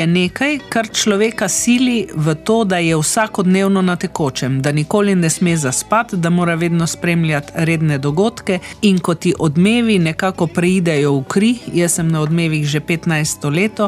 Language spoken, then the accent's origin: Slovenian; Styria, Slovenia; accent: Styrian dialect; ko so mi povedali, da je moje štajersko narečje premočno